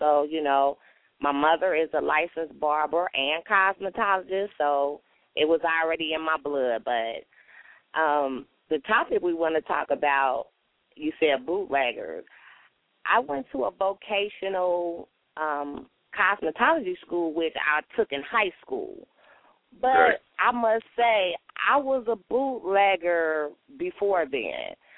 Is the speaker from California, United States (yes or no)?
no; Cincinnati, Ohio, United States; from Cincinnati, Ohio.